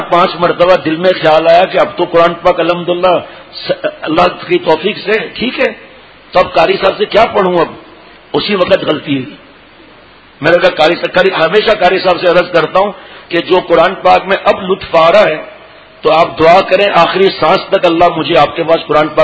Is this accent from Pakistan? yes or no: yes; Karachi, Sindh, Pakistan; ہم تو کراچی میں پیدا ہوا تو پڑھا بھی کراچی میں